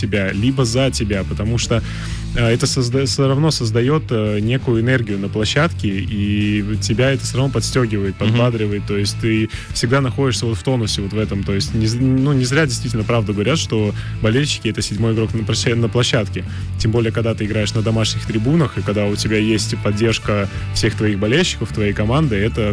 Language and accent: Russian; Saint Petersburg, Russia; я вот из Питера, я вот играю, представляю свой город, но все равно я как бы для себя, я понимаю, что я здесь родился, я здесь тренировался.